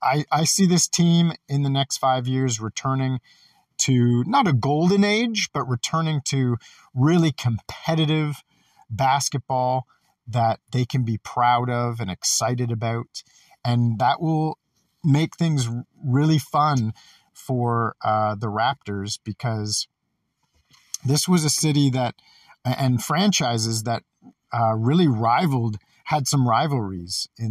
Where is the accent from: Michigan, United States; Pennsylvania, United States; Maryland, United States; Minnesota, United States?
Michigan, United States; Jackson; growing up in Michigan, just an hour away from Detroit in Jackson, Michigan